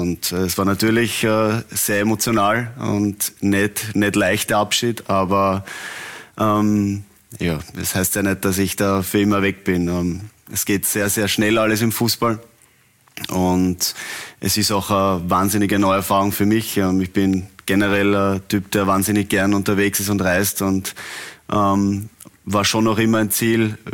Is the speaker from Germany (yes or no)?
no; Vienna, Austria; aber ich bin aus Wien